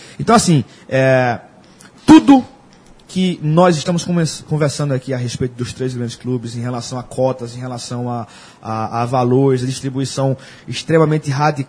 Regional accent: Caruaru, Pernambuco, Brazil; also born or lived in Arcoverde; Eu sou do interior do estado, eu nasci em Arco Verde e me criei em Caruaru, sou caruaruense de coração.

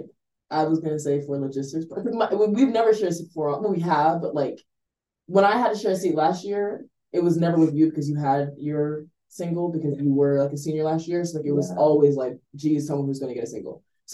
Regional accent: New Jersey, United States; Yes, I'm from New Jersey.

